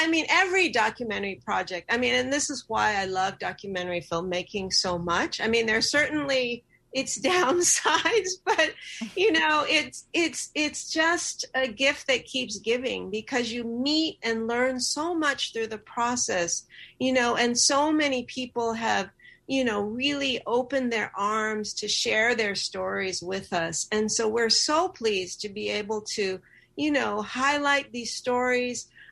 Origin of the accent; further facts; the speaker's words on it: Los Angeles, California, United States; And so growing up in Los Angeles, you know, Tongva lands, Los Angeles, I was always very aware of water as being so precious.